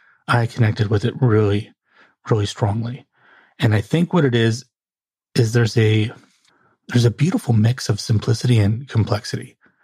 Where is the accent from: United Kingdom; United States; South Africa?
United States; As an American, as many Americans, we didn't really grow up with it as part of our culture.